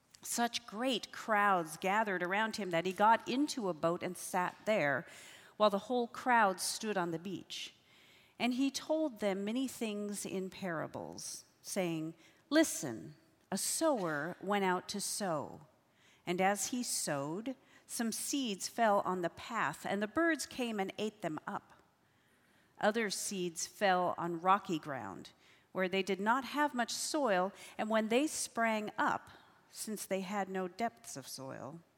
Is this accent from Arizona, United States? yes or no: no; Idaho, United States; Some of you, I think, know that I grew up in Idaho.